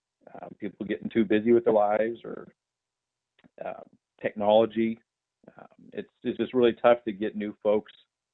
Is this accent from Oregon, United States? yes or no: yes; Oregon, United States; I'm actually originally from Oregon, but currently living in Northern Virginia.